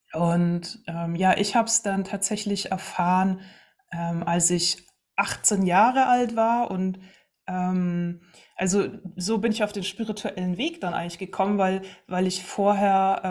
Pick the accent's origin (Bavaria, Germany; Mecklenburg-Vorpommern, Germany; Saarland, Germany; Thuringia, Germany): Bavaria, Germany; Landsberg am Lech; now in Dresden, Germany; ich komme aus Landsberg am Lech. Ich weiß, dass dem einen oder anderen was sagt, das kleine, schöne Städtchen. Und mittlerweile bin ich jetzt hier in Dresden zugeschaltet